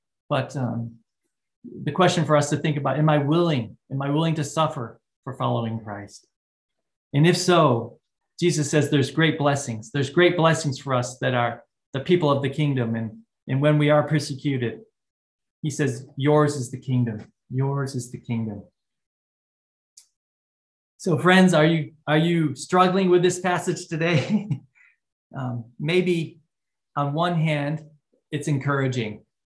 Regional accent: United States; As an American, I have not experienced much persecution for my faith

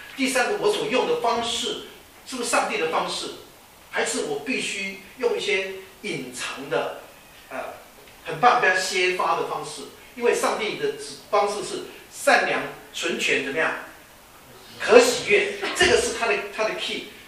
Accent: China; 我们中国人炒菜叫火候，其实不是火候，就是时间啊

